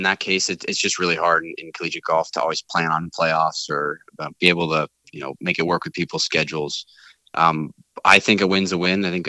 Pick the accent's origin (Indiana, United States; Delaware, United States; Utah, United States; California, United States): Indiana, United States; Noblesville; I mean, it's really nothing fancy. You know, I grew up, I went to Catholic school. I went to Catholic high school. Played a lot of my golf in the public courses in the area.